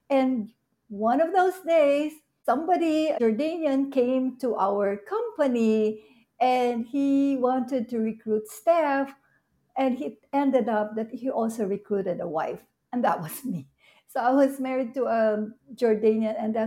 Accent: Manila, Metro Manila, Philippines; born there; Well, I'm proud to say that I was born in Manila, Philippines.

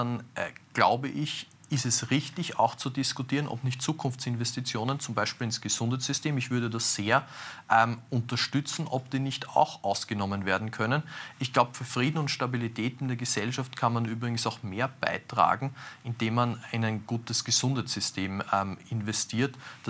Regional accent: Lower Austria, Austria; in meinem Heimatbundesland in Niederösterreich

